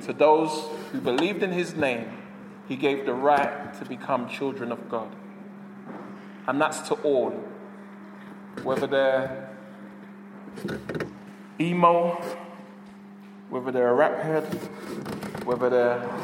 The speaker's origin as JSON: {"language": "English", "town": "Brixton", "region": "London", "country": "United Kingdom", "said": "Some of you were thinking that when I said I'm from Brixton, man."}